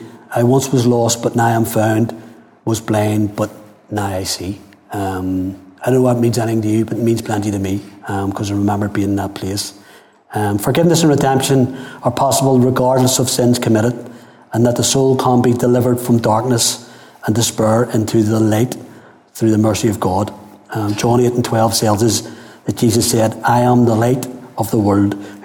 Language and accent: English; Belfast, Northern Ireland, United Kingdom; But I was born in East Belfast in 1961, and quickly moved to Highfield, which had been up the top of the Shankill.